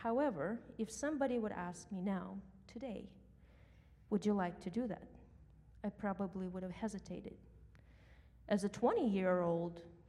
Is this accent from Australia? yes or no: no; Ukraine; moved away as an adult; now in United States; I came from Ukraine in 2005. It's been a minute. Not a refugee. It was my choice to come here to the better country for a better future for my children.